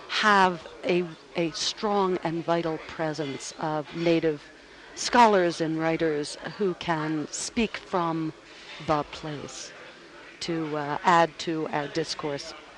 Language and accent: English; East Coast, United States; thinking boldly that I'm from the East Coast and I can get it right.